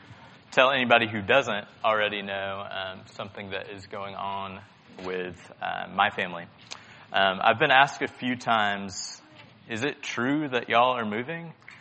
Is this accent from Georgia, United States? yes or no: yes; Georgia, United States; So I'm from Paulding County. All my family lives there.